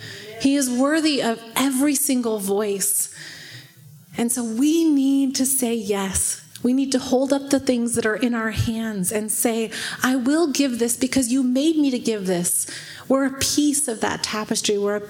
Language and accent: English; Sandy, Oregon, United States; now in Ecuador; Now, if you remember, we're from Sandy, Oregon, right? Sandy, Oregon.